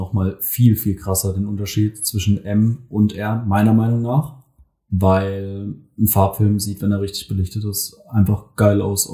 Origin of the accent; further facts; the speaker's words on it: Mannheim, Baden-Württemberg, Germany; ich bin 23 Jahre alt. Ich komme aus Mannheim